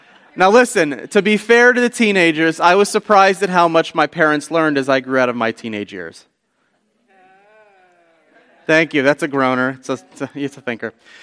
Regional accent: Washington, District of Columbia, United States; And I was raised in the Washington, D.C. area to a mixed marriage household, one Jewish parent, one non-Jewish parent.

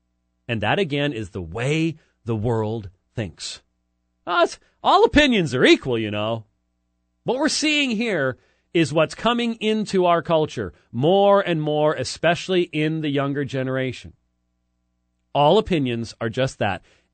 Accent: United States; I'm an American.

